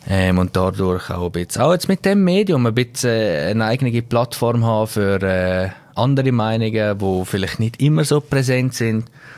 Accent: Grisons, Switzerland; wie du sicher gehört hast, bin ich im Bündnerland geboren und aufgewachsen. Ja, das Jahr werde ich 30.

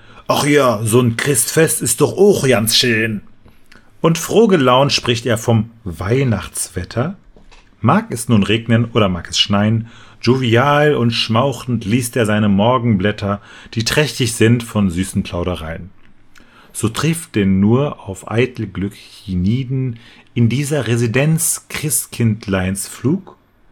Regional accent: Dortmund, North Rhine-Westphalia, Germany; ich bin in Dortmund aufgewachsen

